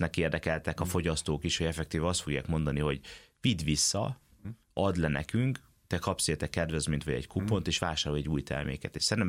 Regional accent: Germany; now in Hungary; Szerencsés vagyok, mert a gyermekkoromat erdő mellett Németországban nőhettem fel, imádtam az erdőt

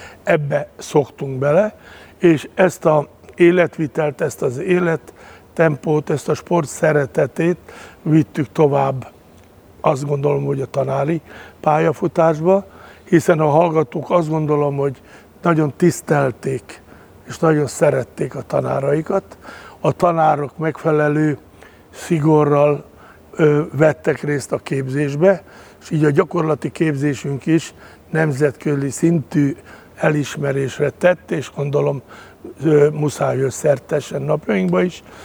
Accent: Szeged, Csongrád-Csanád, Hungary; én szegedi lévén

